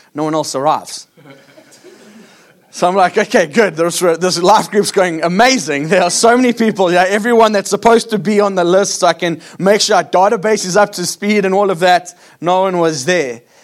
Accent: South Africa; I'm a South African.

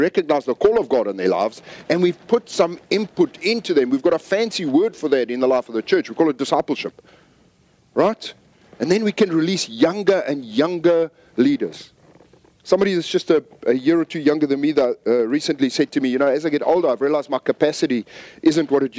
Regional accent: South Africa; moved away as an adult; also born or lived in Zambia; now in United States; I've never lived anywhere that has a winter. I was born in Zambia. I was born in Central Africa. Grew up in South Africa and then moved to California 20 years ago. So I've never lived anywhere there was a winter.

